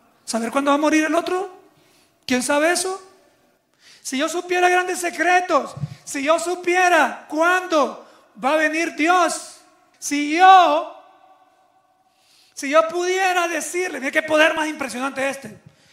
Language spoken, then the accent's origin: Spanish; San Salvador, El Salvador; born there; el volcán de San Salvador, donde yo nací, de mi país, El Salvador.